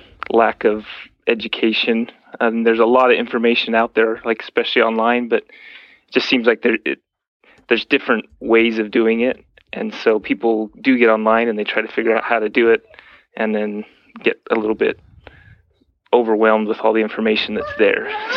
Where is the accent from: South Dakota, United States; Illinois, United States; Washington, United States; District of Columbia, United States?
Washington, United States; Well, I moved around a lot as a kid. My earliest memories of gardening and fruit trees and stuff was in Washington State.